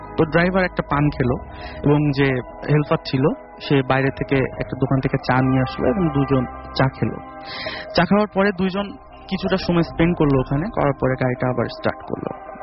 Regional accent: Satkhira, Khulna Division, Bangladesh; now in Dhaka, Bangladesh; আমি আমার হোমটাউন সাতক্ষীরা এবং ঢাকাতে থাকছি।

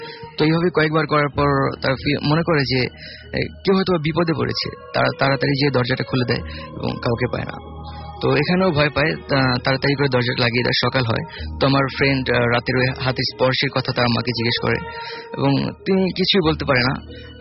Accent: Uttara, Dhaka Division, Bangladesh; Hello listeners … from Uttara.

